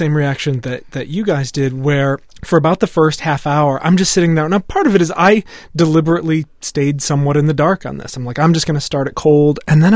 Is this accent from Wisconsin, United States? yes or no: yes; Iola, Wisconsin, United States; I grew up in Iola. I grew up in Iola, Wisconsin.